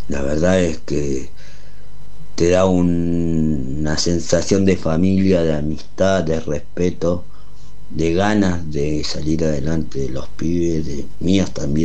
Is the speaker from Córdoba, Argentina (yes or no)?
no; San Carlos de Bariloche, Río Negro, Argentina; tengo 30 años, soy de San Carlos de Bariloche.